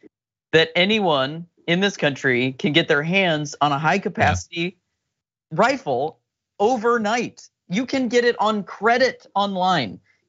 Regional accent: Ohio, United States; I'm from Ohio and I still have family there.

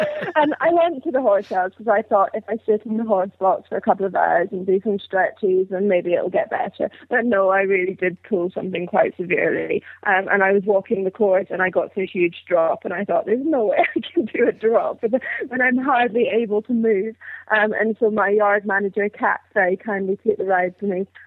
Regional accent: Scotland, United Kingdom; I grew up in Scotland.

